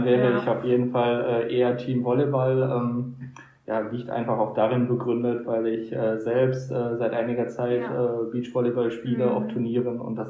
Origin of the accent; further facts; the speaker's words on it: Gelsenkirchen, North Rhine-Westphalia, Germany; Ich komme aus Gelsenkirchen und bin auch damals hier am Schalker Gymnasium zur Schule gegangen und habe dann in Essen studiert und habe den Weg dann wieder zurückgefunden.